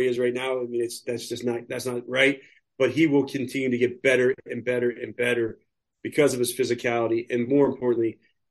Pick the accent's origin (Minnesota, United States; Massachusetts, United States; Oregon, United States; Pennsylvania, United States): Pennsylvania, United States; Pittsburgh; I'm from Pittsburgh, so I'm more of a Pirates, Steelers, Penguins fan.